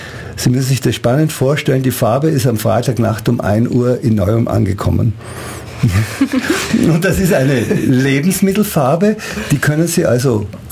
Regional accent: Austria; now in Ulm, Germany; Nein, ich bin ein angelernter Ulmer. Ich bin 1960 nach Ulm gekommen und man wird es wahrscheinlich hören, ich bin Gastarbeiter, ich komme aus Österreich.

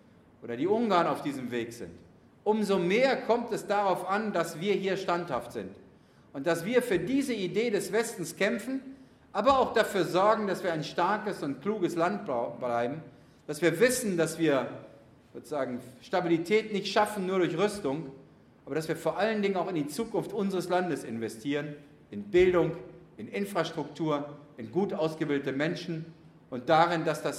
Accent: Lower Saxony, Germany; ich bin an der Zonengrenze aufgewachsen, der Brocken, die DDR, die waren in Sichtweite.

